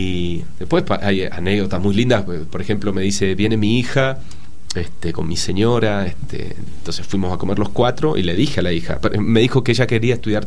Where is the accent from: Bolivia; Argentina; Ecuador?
Argentina; Dígale que soy argentino